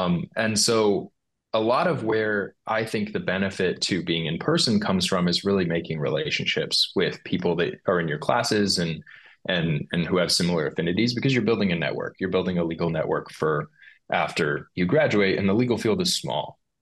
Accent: Phoenix, Arizona, United States; now in Cambridge, United States; Phoenix. I'm from Phoenix, Arizona.

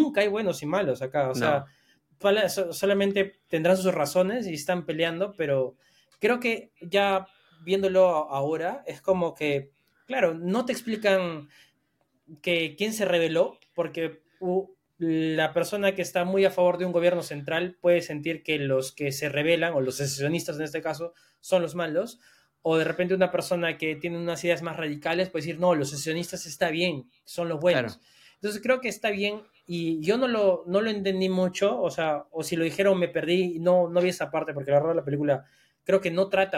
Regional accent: Cusco, Peru; Cusco entraría, ¿no? Pensando, ¿no? En mi tierra natal, ¿no?

